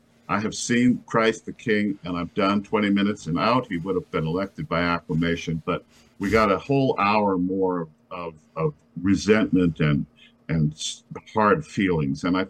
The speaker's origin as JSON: {"language": "English", "country": "Ireland", "said": "Well, I'm an Irishman who doesn't bet, Niall."}